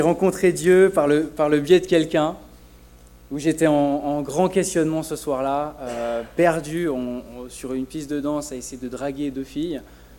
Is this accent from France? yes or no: no; Morges, Vaud, Switzerland; J'ai grandi à Morges